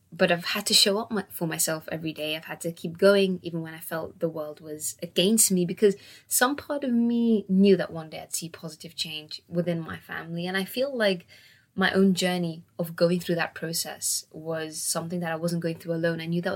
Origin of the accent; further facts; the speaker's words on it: Gibraltar; also born or lived in Czech Republic; I was born in Gibraltar, a tiny peninsula, which is on the southern coast of Spain. And I was born in the sun. I was raised on the beach and had quite a comfortable life.